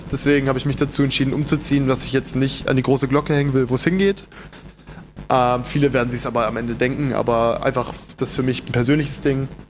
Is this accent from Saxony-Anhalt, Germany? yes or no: yes; Halle, Saxony-Anhalt, Germany; oder ich komme ursprünglich aus Halle, habe die letzten 8 Jahre dort gelebt und hatte dort eine wundervolle Zeit.